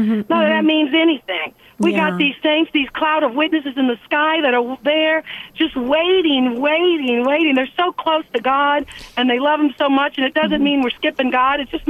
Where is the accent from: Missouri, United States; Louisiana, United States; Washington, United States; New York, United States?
Louisiana, United States; New Orleans; But growing up in a Sicilian family, I was born in New Orleans.